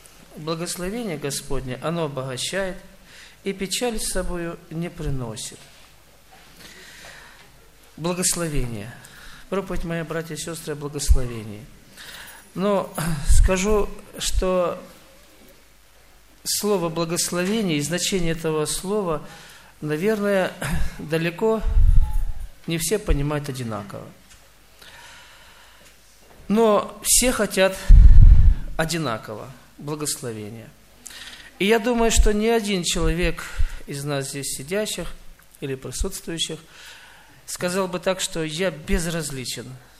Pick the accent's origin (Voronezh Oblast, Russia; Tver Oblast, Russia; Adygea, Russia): Adygea, Russia; Maykop; Я из Майкопа.